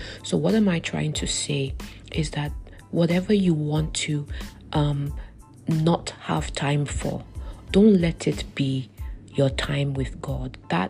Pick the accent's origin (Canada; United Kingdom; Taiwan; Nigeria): Nigeria; As my Nigerian people will say, have a lovely, happy weekend in advance.